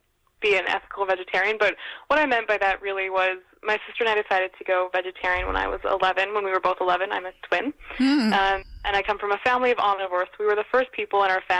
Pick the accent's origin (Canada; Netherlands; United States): Canada; North Delta, British Columbia; I grew up in North Delta, which the community in North Delta is very Indo-Canadian.